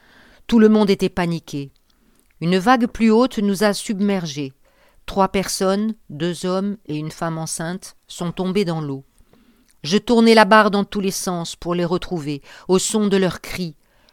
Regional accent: Niger; Moi, je viens du Niger, un pays enclavé. Je n'avais jamais vu la mer.

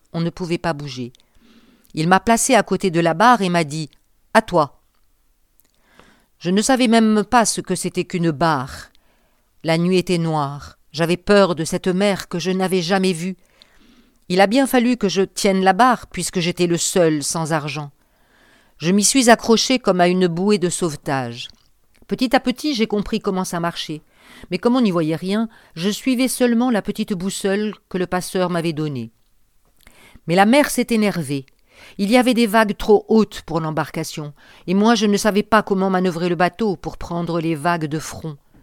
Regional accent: Niger; Moi, je viens du Niger, un pays enclavé. Je n'avais jamais vu la mer.

